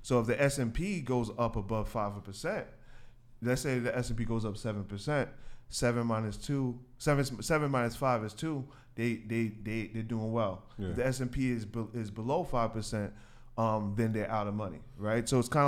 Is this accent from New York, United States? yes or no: yes; Queens, New York, United States; I grew up in Queens. Born in Queens, New York, attended college at Brew College in New York